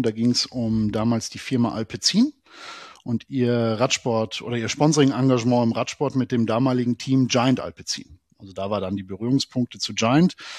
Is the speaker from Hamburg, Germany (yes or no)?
no; Bavaria, Germany; now in North Rhine-Westphalia, Germany; Man wird auch als Bayer wohlwollend in der Familie willkommen und herzlich